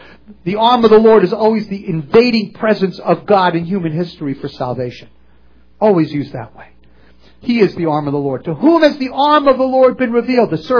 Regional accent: Manhattan, New York, United States; So I wore, because I'm from Manhattan, I wore a suit, you know.

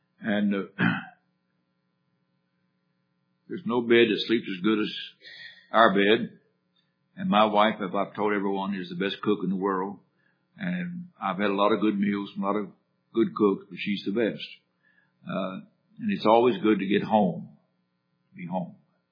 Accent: West Virginia, United States; I'm from West Virginia. That's almost up there.

